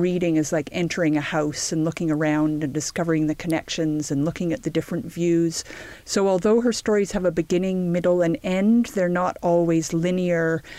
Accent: Ontario, Canada; I'm also Canadian. I come from the same province, though a very different part of it, to Alice Munro.

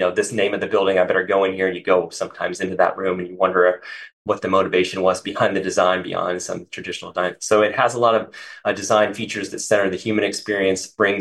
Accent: Midwest, United States; But interestingly, I grew up in the Midwest.

